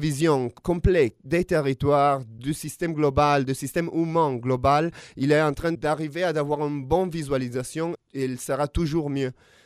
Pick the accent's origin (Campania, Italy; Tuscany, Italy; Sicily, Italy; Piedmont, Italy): Piedmont, Italy; Cuneo; Voilà le projet que je suis en train de développer chez moi à Cuneo, sur l'autre côté des Alpes.